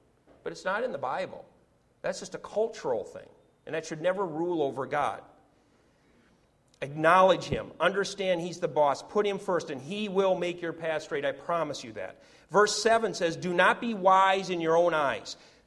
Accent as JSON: {"language": "English", "country": "United States", "tie": "born or raised there", "said": "And I can say that because I'm an American. I'm a whatever third, fourth generation American born and bred in this country."}